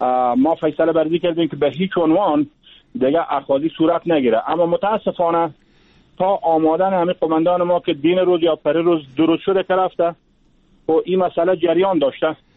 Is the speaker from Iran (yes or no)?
no; Farah, Afghanistan; مشکلات زیربنایی و اقتصادی داشتیم ما در ولایت فرا.